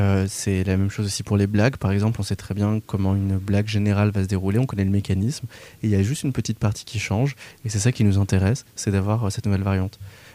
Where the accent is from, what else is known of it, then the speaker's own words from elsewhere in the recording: Paris, Île-de-France, France; J'ai grandi à Paris moi, désolé.